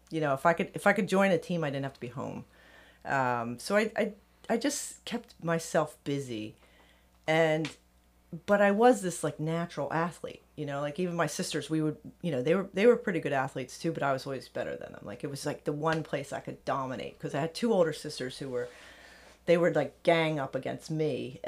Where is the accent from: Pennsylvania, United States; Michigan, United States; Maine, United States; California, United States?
Pennsylvania, United States; Philadelphia; Yeah, so I'm Northeast Philly. I grew up in Fox Chase. I went to Cardinal Dougherty High School, 87